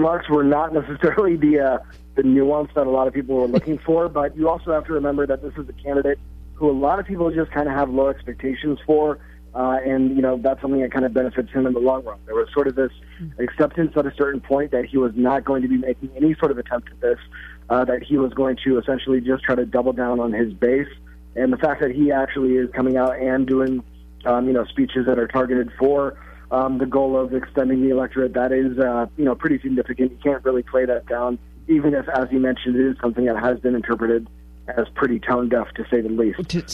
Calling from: Washington, District of Columbia, United States; I am calling from D.C.

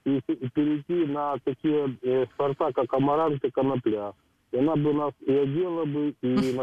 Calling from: Sumy, Sumy Oblast, Ukraine; город Сумин.

